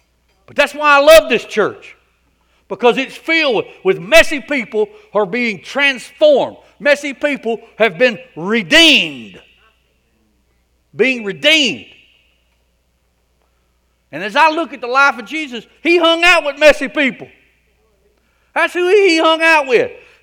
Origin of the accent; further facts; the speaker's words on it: Rockmart, Georgia, United States; I remember growing up on Elm Street, Rockmart.